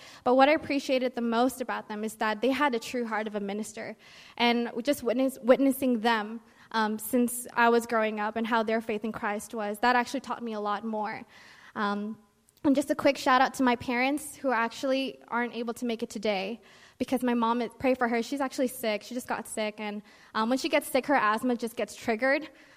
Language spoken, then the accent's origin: English; United States; born there; I'm actually not an Indo-born. I wasn't born in Indonesia. I was born here in America. So I'm Indonesian American.